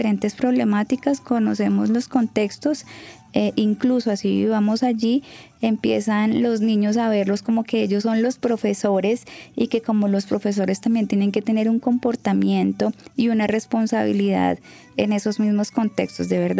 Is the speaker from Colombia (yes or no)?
yes; Colombia; quiero como colombiano